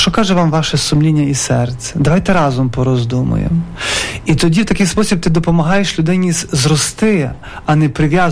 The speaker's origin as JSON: {"language": "Ukrainian", "region": "Lviv Oblast", "country": "Ukraine", "said": "Я походжу з Радехівщини."}